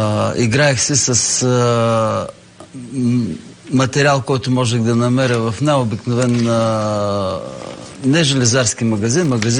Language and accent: Bulgarian; Sliven, Sliven Province, Bulgaria; also born or lived in Elhovo; Елхово е мой роден град, но съм излязъл на 2 месеца оттам. До 11-та си година в Сливен баща ми е бил военен и затова сме обикаляли малко из гарнизоните.